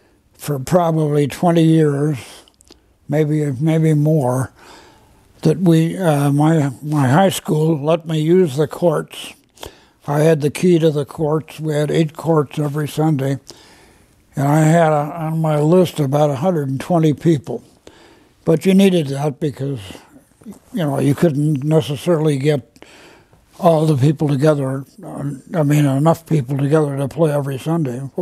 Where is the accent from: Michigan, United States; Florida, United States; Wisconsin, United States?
Wisconsin, United States; Whitefish Bay; I lived in a suburb of Milwaukee, Whitefish Bay.